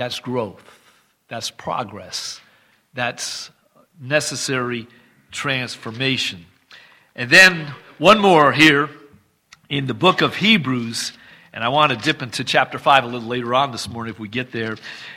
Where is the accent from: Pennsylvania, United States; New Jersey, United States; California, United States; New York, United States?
New Jersey, United States; although I'm from Jersey, I talk fast.